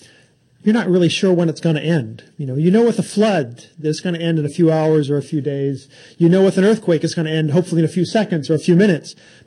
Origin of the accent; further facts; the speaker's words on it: California, United States; I'm from California. I should know these things.